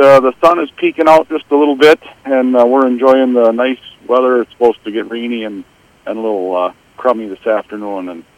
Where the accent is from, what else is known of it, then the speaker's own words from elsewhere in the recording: Montgomery, Minnesota, United States; also born or lived in New Prague; now in Jackson, United States; Well, I was born in New Prague and, you know, raised in Montgomery, went to school there all through elementary, high school and that, and lived in Montgomery, New Prague area until 2003